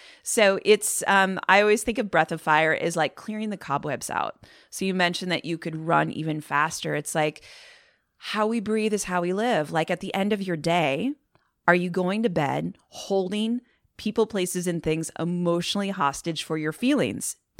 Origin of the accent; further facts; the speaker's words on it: Iowa, United States; now in California, United States; I kind of took for granted these wide open spaces growing up in Iowa.